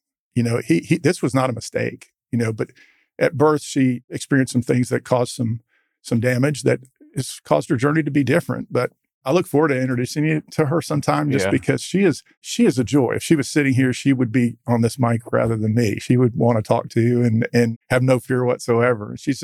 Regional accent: Houston, Texas, United States; also born or lived in Jacksonville / Minneapolis / Minnetonka; I was born in Jacksonville, Florida, which is a great spot, and then moved pretty quickly to Minneapolis, Minnesota, then again to Minnetonka, Minnesota, and then to Houston, Texas for elementary school and junior high.

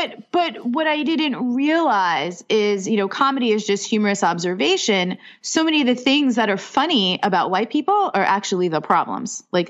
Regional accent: Staten Island, New York, United States; I grew up in New York. I grew up on Staten Island.

